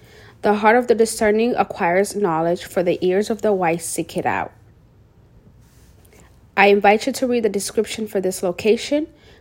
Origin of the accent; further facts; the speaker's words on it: Burundi; I currently serve as the program manager at World Relief Memphis. Originally, I am from Burundi.